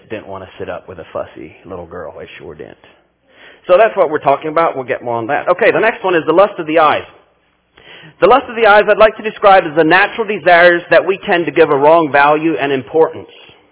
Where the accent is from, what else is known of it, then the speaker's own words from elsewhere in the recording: Paraguay; Growing up in Paraguay, we had a weed.